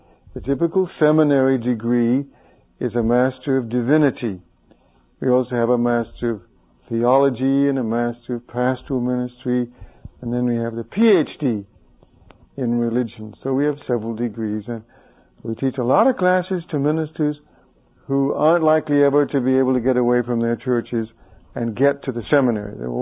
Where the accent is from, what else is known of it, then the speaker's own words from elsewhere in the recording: England, United Kingdom; born there; I was born in England. We were born within 3 months of each other, but 7,000 miles apart.